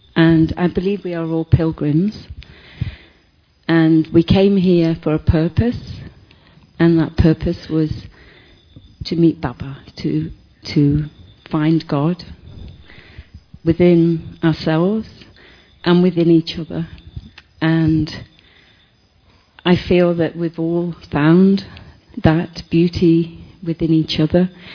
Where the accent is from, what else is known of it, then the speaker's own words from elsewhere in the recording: Scotland, United Kingdom; I am from Scotland in the United Kingdom.